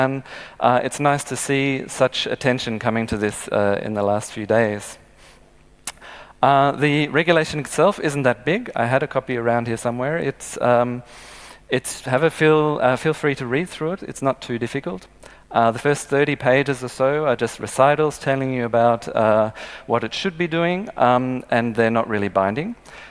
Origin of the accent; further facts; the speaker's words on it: Australia; I am another Australian, but I've been living here long enough to learn to speak a little more slowly.